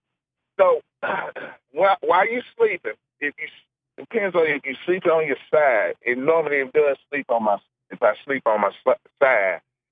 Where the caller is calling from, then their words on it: Memphis, Tennessee, United States; Hey, Brian. … from Memphis, Tennessee.